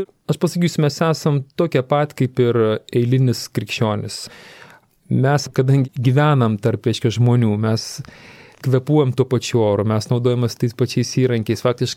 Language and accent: Lithuanian; Šiauliai, Šiauliai County, Lithuania; esu šiaulietis ir tuom labai labai didžiuojasi.